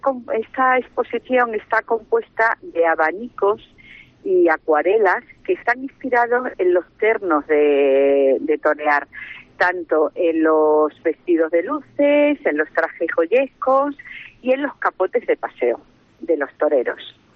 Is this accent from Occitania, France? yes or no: yes; Castres, Occitania, France; de hacer algo aquí en mi tierra, en Castres